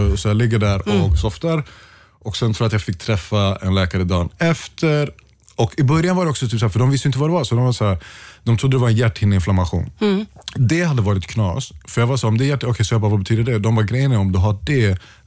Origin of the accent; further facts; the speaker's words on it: Eritrea; Jag är eritrean, vi informerar inte varandra så mycket.